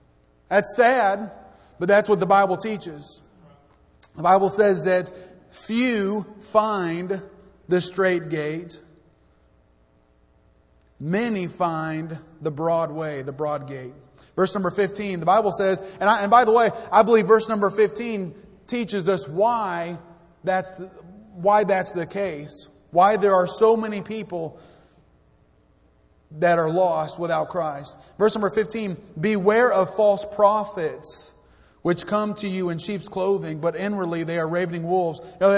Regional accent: El Paso, Texas, United States; born there; I am from Texas, born in the city of El Paso, actually. My mom and dad were both born and raised here in Fort Worth, or in the Fort Worth area. And so I always consider Texas home. I'm always proud to be a Texan.

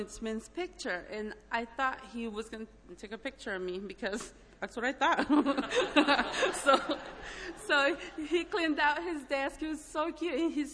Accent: El Salvador; now in United States; I, as many of y'all know, I'm from El Salvador, so I truly feel blessed to live in this country

